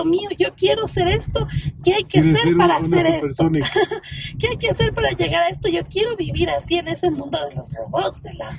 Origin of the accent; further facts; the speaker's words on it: Quito, Pichincha, Ecuador; soy ecuatoriana, quiteña orgullosamente, tengo actualmente 41 años